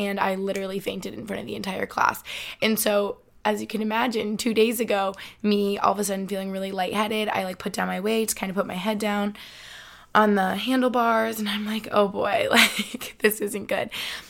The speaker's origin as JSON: {"language": "English", "town": "Albany", "region": "New York", "country": "United States", "said": "because he's from Cape Cod, I'm from Albany."}